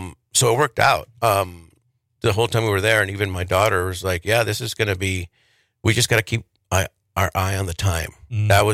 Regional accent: Montana, United States; offer the traditional foods that I grew up with here in Montana and this area

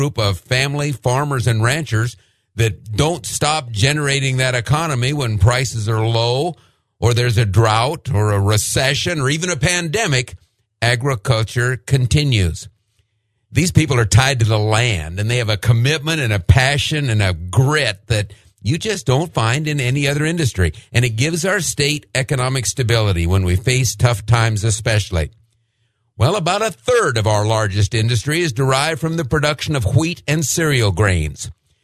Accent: Jordan, Montana, United States; both of us came from rural areas. I mean, I was from Jordan, from one-room grade school

